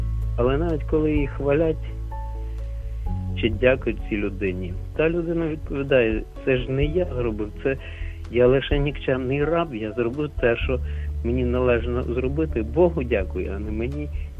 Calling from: Lviv, Lviv Oblast, Ukraine; я зі Львова.

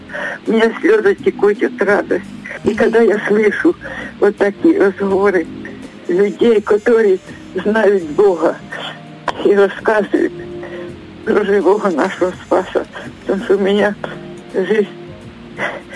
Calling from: Kyiv, Ukraine; Я из Киева.

